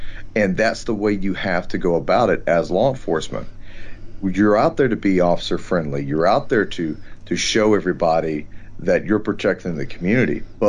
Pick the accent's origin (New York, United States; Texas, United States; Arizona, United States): Texas, United States; You would not see a Kenosha in my home state of Texas.